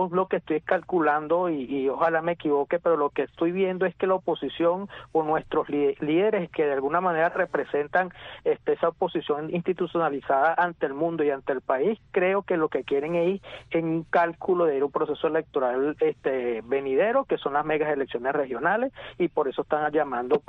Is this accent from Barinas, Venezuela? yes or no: yes; Barinas, Venezuela; yo que soy de Barinas, además venezolano y bien criollo